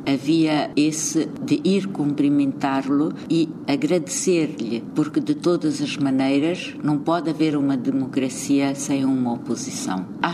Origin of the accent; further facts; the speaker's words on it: Mozambique; Eu não sou estrangeira, eu sou moçambicana.